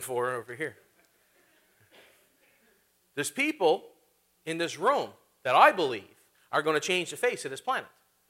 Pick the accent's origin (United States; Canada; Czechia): Canada; I am a Canadian boy.